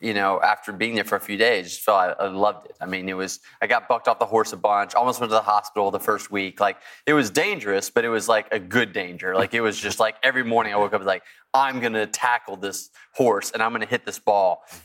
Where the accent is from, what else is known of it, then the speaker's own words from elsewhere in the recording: Texas, United States; I grew up in Texas, had ridden horses before.